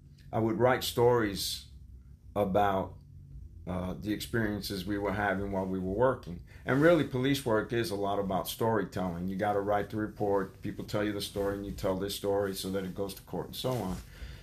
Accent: New York, United States; I grew up in New York in the Bronx amongst other Puerto Ricans, and … was a common name. But then when we moved into an Italian neighborhood … a girl's name

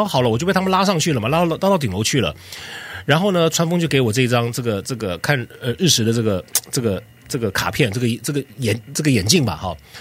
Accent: Los Angeles, California, United States; 我在洛杉矶长大的，

